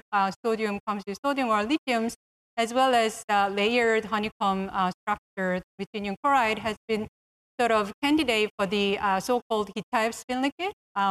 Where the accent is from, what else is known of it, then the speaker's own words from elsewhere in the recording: Toronto, Ontario, Canada; and I'm from Toronto